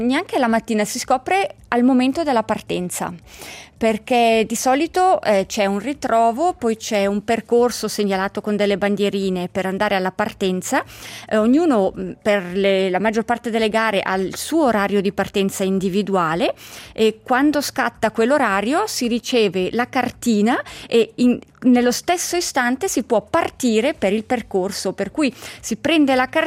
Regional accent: Mendrisio, Ticino, Switzerland; also born or lived in Central Switzerland; quando ero bambina, abitato in Svizzera interna e tornando in Ticino a 12 anni, ho cominciato ad andare a scuola ma non conoscevo nessuno

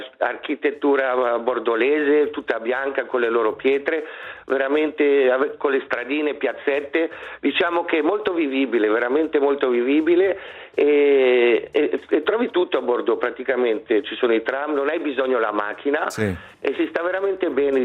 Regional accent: Muralto, Ticino, Switzerland; Sono nato a Muralto nel 1979, poi ho fatto le scuole come tutti a Muralto, Minusio, sì.

